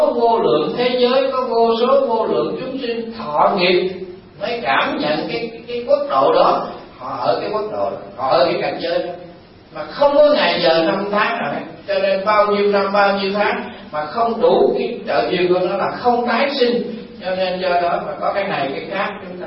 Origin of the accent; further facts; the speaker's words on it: Southern Vietnam, Vietnam